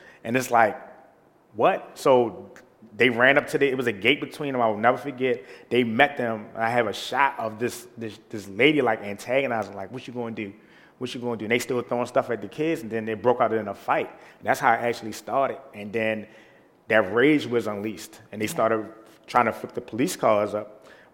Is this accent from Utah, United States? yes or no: no; Baltimore, Maryland, United States; even for myself, growing up in Baltimore, it's a lot of redlining, the way they run traffic and run communities.